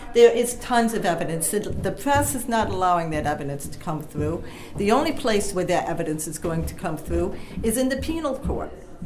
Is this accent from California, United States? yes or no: no; Cairo, New York, United States; I'm from Cairo, New York.